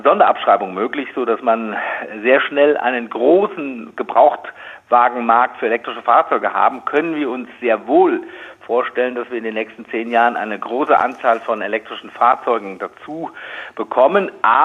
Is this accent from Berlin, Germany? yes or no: yes; Berlin, Germany; Und da müssen wir uns als Berliner sagen, und es kommt ja noch dazu, dass wir in Berlin ein wunderbares öffentliches Personenverkehrsnetz haben.